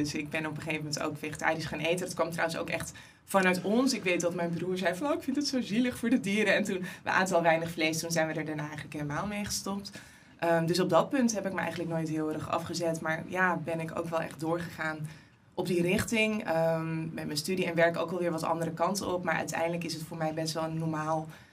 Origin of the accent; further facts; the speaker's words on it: Langendijk, North Holland, Netherlands; Ik kom uit Langendijk in Noord-Holland.